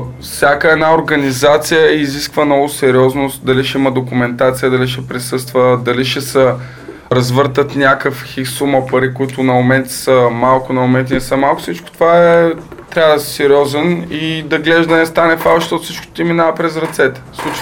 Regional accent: Plovdiv, Plovdiv Province, Bulgaria; Пък ние сме израснали в Пловдив, не знам, може би заради това е тази обич към града

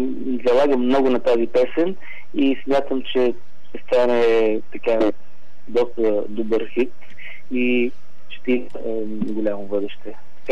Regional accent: Vratsa, Vratsa Province, Bulgaria; две песни от моя роден край, от Враца

